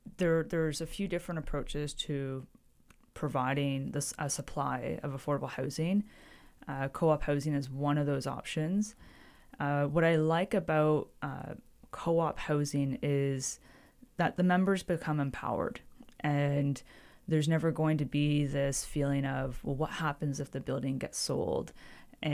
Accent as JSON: {"language": "English", "town": "Perth", "region": "Western Australia", "country": "Australia", "tie": "born or raised there", "said": "growing up in Perth, there's a personal tie to the project for me in that sense."}